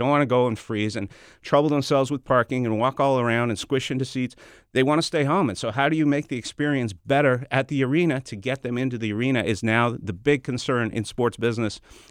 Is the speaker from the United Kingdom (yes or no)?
no; Montreal, Quebec, Canada; Well, I grew up in Montreal where they built the biggest, and I covered the opening of it.